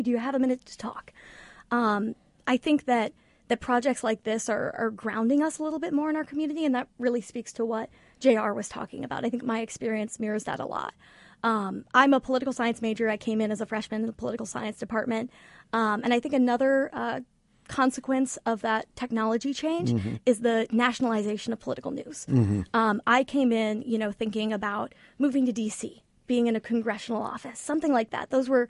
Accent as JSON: {"language": "English", "town": "Indianapolis", "region": "Indiana", "country": "United States", "tie": "born or raised there", "said": "I grew up in Indianapolis, and I've always loved it, but I thought that I wanted out."}